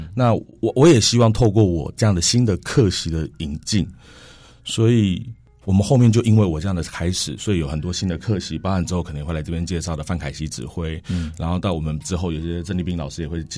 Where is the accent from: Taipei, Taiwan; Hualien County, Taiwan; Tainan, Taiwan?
Taipei, Taiwan; 尤其是我是台北人